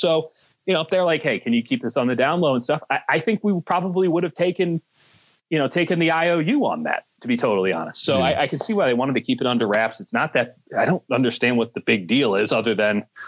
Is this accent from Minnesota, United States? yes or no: no; Chicago, Illinois, United States; Like, Obama means something to me as an American. He means something to me as a Chicagoan.